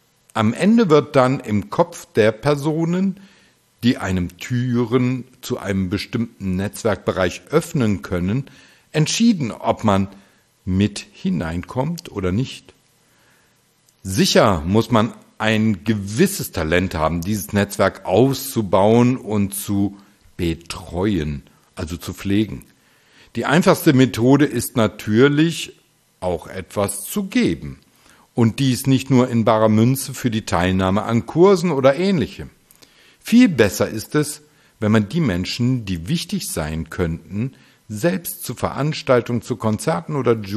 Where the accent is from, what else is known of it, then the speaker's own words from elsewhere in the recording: Düsseldorf, North Rhine-Westphalia, Germany; in meiner Heimatstadt Düsseldorf